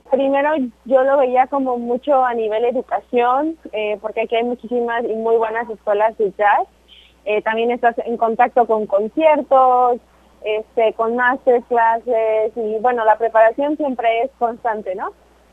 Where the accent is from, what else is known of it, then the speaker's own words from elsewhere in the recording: Tehuacán, Puebla, Mexico; also born or lived in Mexico City; Yo soy originaria de la ciudad de Tehuacán, Puebla. O sea, Tehuacán está a 2 horas de la ciudad de Puebla y soy poblana. Pero viví en la Ciudad de México 5 años mientras estuve estudiando en el Centro de Educación Artística Luis Potras Avena.